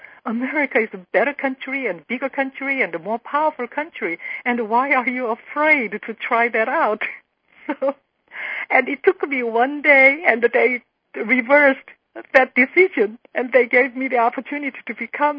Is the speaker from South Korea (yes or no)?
yes; South Korea; English is a second language; particularly because I was from Korea.